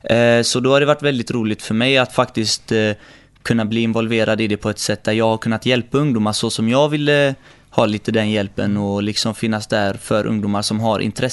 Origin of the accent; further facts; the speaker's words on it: Partille, Västra Götaland County, Sweden; also born or lived in Iraq; Är 22 år gammal och jag kommer från Partille kommun. Jag är uppvuxen i Partille. Dock inte född här. Jag var 1,5 år när jag kom till Sverige.